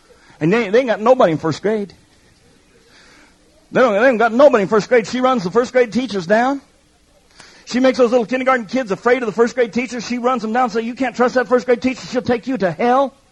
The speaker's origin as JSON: {"language": "English", "town": "Denver", "region": "Colorado", "country": "United States", "tie": "born or raised there", "said": "I grew up in Denver, Colorado."}